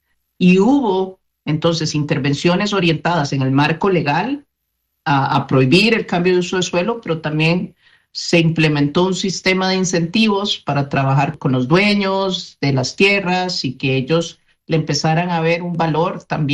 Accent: Costa Rica; como soy costarricense

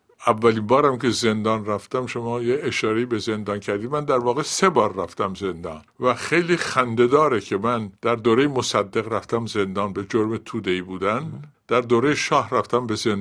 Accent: Khoy, West Azerbaijan, Iran; also born or lived in Babol; من البته متولد بابل هستم، ولی تو بابل فقط به دنیا آمدم. بلافاصله رفتیم خوی و من خوی بزرگ شدم و به همین دلیل من خودم خویی میدونم.

